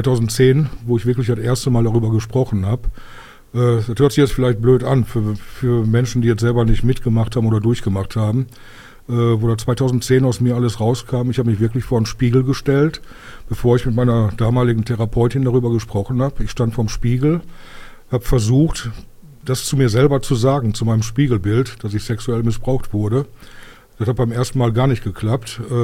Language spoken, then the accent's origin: German; Bottrop, North Rhine-Westphalia, Germany; also born or lived in Sylt; Ich bin Urbottropper, ich bin in Bottrop geboren, bin mein Leben lang hier gewesen. Zwischendurch habe ich mal 2 Jahre auf Sylt versucht, aber ich bin wieder zurück.